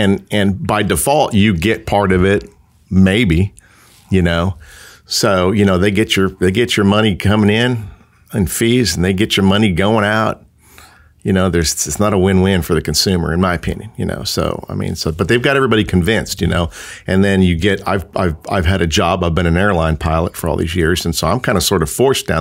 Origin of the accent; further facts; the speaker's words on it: California, United States; born there; now in North Carolina, United States; and I was born in the South Bay of San Francisco near Santa Clara, San Jose area.